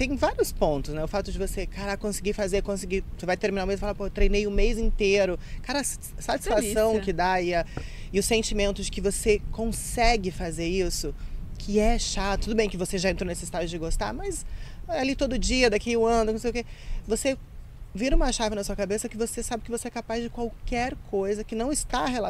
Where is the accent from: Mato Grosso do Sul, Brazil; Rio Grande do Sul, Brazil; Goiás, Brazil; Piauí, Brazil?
Mato Grosso do Sul, Brazil; Eu sou de Mato Grosso do Sul